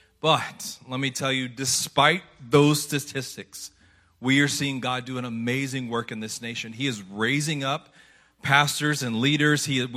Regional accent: Memphis, Tennessee, United States; I'm actually originally from Memphis, Tennessee. My parents had a place on the Tennessee River near Pickwick

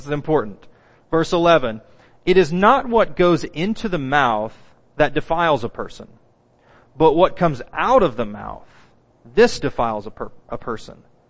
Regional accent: Oklahoma, United States; I grew up in Oklahoma in the buckle of the Bible Belt. So I know exactly what external religion looks like.

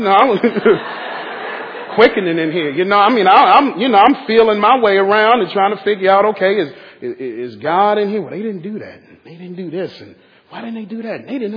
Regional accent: Washington, District of Columbia, United States; I grew up in Washington, D.C., grew up in Southeast Washington, born and raised. Holla. Born and raised.

